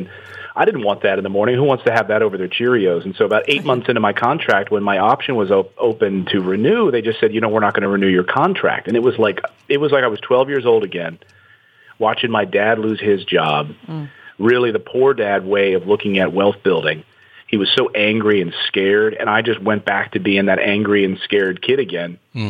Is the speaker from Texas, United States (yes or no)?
no; Reading, Pennsylvania, United States; also born or lived in Philadelphia / Cherry Hill, New Jersey; I was born outside of Philadelphia, so in the city, and then we moved out to Cherry Hill, New Jersey, and then into Reading, Pennsylvania. So I spent my high school years in junior high and elementary in Reading, Pennsylvania.